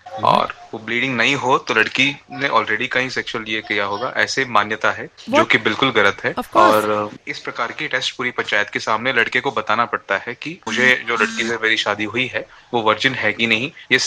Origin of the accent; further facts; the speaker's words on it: Ambernath, Maharashtra, India; मैं मुंबई से हूँ, मुंबई के अंबरनाथ से हूँ